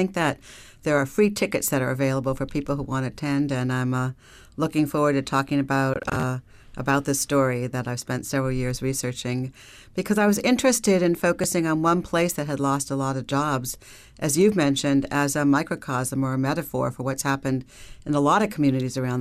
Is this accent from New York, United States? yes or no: yes; Rochester, New York, United States; it's a special pleasure to be with you because I grew up in Rochester. So WXXI is my hometown public radio station.